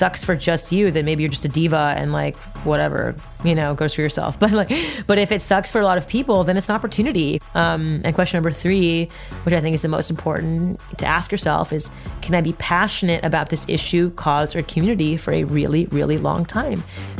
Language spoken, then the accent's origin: English; Montreal, Quebec, Canada; My mother's from Japan and my dad's from India. And I grew up in Montreal, Canada.